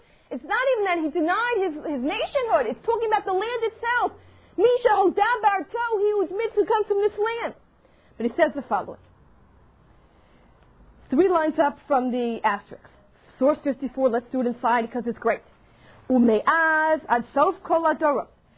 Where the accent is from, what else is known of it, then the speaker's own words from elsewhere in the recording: Israel; I said, from Israel. She says, well, you're filling it out as an American citizen. That's right, but I'm really from Israel.